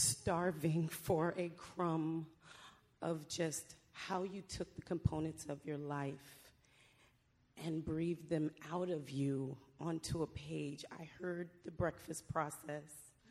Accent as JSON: {"language": "English", "town": "New Brunswick", "region": "New Jersey", "country": "United States", "said": "I am 46 years old. I am from New Brunswick, New Jersey."}